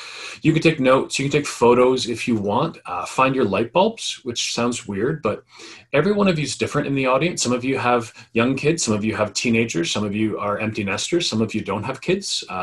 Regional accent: Ajax, Ontario, Canada; I come from Ajax. Ajax is about 45 minutes east of the city of Toronto.

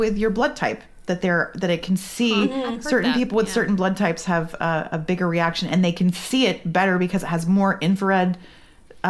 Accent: New England, United States; I grew up in New England

